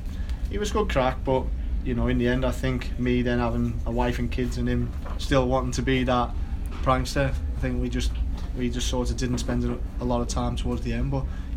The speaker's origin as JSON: {"language": "English", "town": "Wigan", "region": "North West England", "country": "United Kingdom", "said": "because I come from Wigan, where it was really a working class club."}